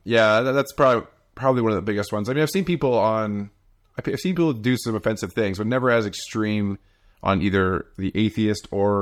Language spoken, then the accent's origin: English; Canada; it's actually being Canadian is the best.